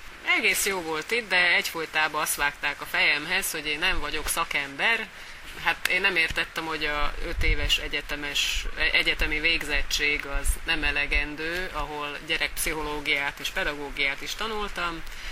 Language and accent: Hungarian; Šamorín, Trnava Region, Slovakia; moved away as an adult; Nyitrán végeztem, somorjai származású vagyok, ez Pozsonytól körülbelül 20-25 kilométerre van a Duna mentén. Gyerekkoromban olyan 80%-os volt a magyar lakosok aránya, most körülbelül olyan 50-60%.